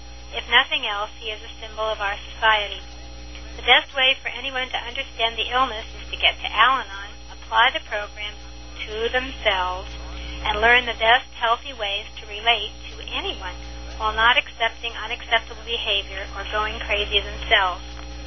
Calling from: Naples, Florida, United States; Okay, I'm anonymous from Naples, Florida.

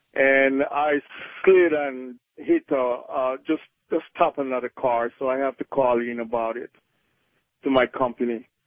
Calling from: Detroit, Michigan, United States

